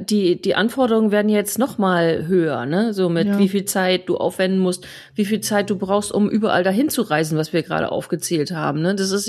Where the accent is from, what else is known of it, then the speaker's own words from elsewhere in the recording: Lower Saxony, Germany; Ich als Niedersächsin müsst ihr nach Meppen fahren.